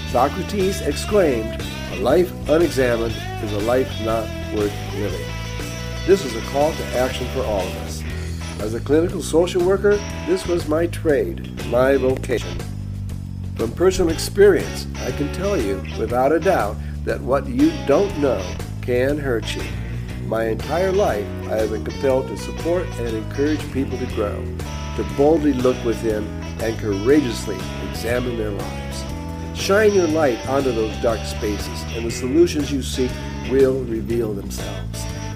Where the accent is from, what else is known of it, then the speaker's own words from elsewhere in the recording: United States; Growing up in America during the greatest economic expansion the world has ever known meant that Santa would be busy.